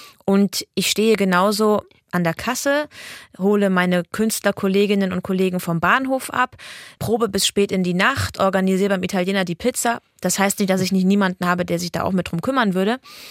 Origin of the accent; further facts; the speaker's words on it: Aying, Bavaria, Germany; Ich bin ja in Aying auch groß geworden. Ich kenne gefühlt jeden Stein.